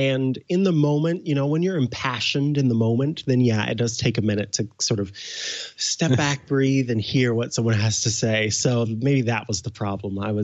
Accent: Midwest, United States; Again, I come from the Midwest where everybody and their mother has AC, because you kind of have to if you want to survive there and not be miserable.

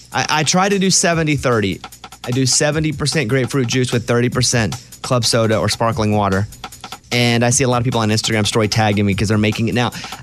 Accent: Arkansas, United States; So yeah, my accent does come out either when I'm tired or when I go back home to Arkansas and I'm there around some of my friends for a long period of time

